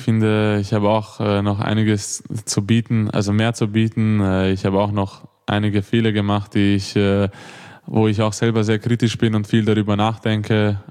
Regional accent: Vienna, Austria; born there; Ich bin ja eigentlich in Wien geboren

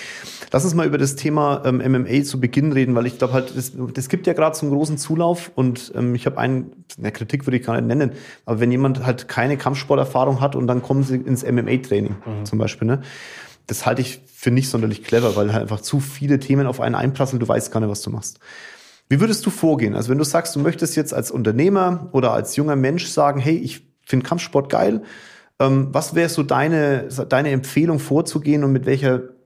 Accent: Kulmbach, Bavaria, Germany; ich komme aus Kulmach, weißt du, da gab es ein Fitnessstudio

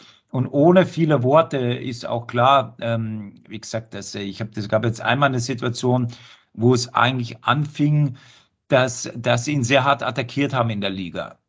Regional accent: Bavaria, Germany; now in Frankfurt, Germany; aber natürlich bin ich ein Bayer, und hier Frankfurt ist so ein bisschen die Mitte

